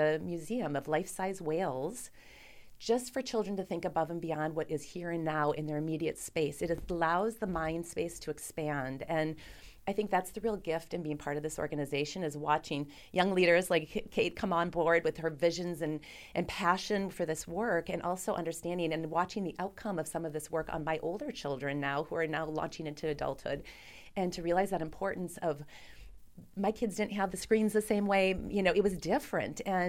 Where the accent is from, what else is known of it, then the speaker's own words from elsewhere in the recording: Sheboygan, Wisconsin, United States; As I moved back to Sheboygan, I grew up in Sheboygan, moving back to the community was really important as a place to raise my children.